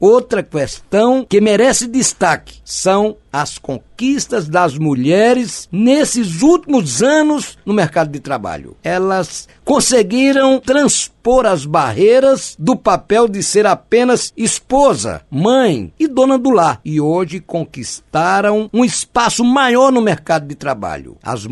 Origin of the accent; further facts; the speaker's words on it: Salgueiro, Pernambuco, Brazil; also born or lived in Sertânia; now in Petrolina, Brazil; eu nasci em Sertânia, me criei em Salgueiro, estou em Petrolina há quase 40 anos